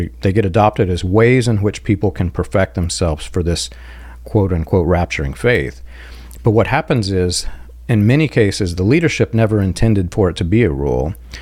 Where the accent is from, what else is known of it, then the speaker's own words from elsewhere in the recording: Indiana, United States; it all came back together in Indiana, in my home state.